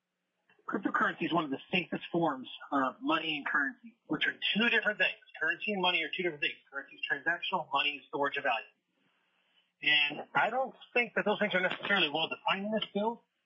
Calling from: Wasilla, Alaska, United States; I'm calling from Wasilla.

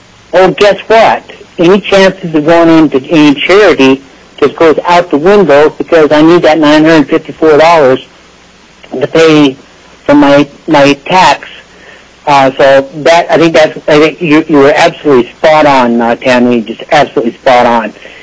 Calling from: Palmer, Alaska, United States; I'm calling from Palmer, and I'm speaking for myself.

